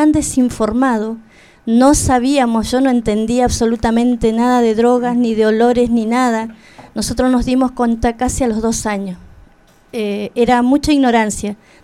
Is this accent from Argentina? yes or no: yes; Villa Regina, Río Negro, Argentina; Soy de Río Negro, Villa Regina.